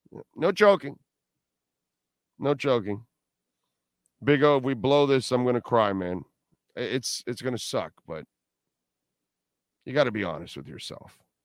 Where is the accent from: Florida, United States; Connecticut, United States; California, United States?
Florida, United States; Hialeah; I'm a Hialeah tea bread, 85. So I grew up in Hialeah for a few years.